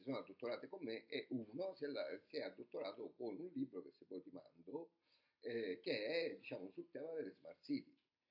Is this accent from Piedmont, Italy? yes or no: no; Sicily, Italy; perché sono originario della Sicilia